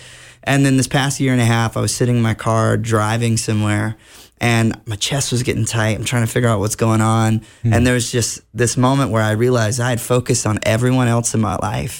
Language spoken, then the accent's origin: English; Cordele, Georgia, United States; now in Murfreesboro, United States; But I'm from Cordele, Georgia. Watermelon capital of the world, baby.